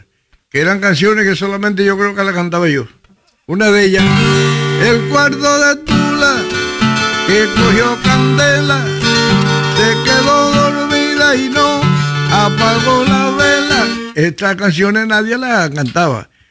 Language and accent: Spanish; Cuba; si no hubiera nacido para ser lo que soy, un músico cubano, un músico